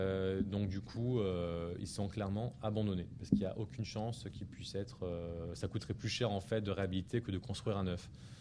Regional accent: Bordeaux, Nouvelle-Aquitaine, France; Ah, je suis de Bordeaux, ouais.

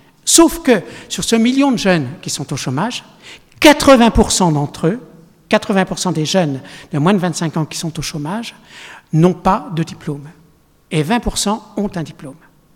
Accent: East of France, France; moi je suis de l'Est, hein, donc mes cousins et une partie de ma famille sont à Montbéliard, donc j'y vais souvent

